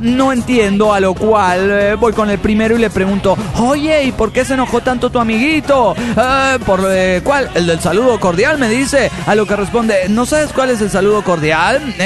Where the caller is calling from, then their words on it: Ecatepec, State of Mexico, Mexico; Hola, ¿cómo están, amigos? … de Los Jardines de Morelos, Ecatepec, México.